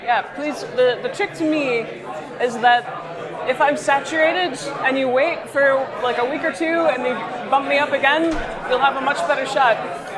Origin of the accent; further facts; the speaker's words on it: United States; now in Canada; I'm an aspirational Canadian. I'm originally American.